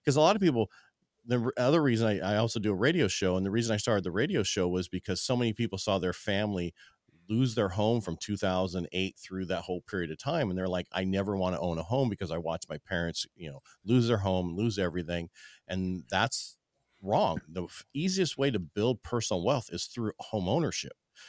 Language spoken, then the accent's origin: English; California, United States; also born or lived in Colorado; I'm originally from the Central Valley of California, which before that I was in Colorado.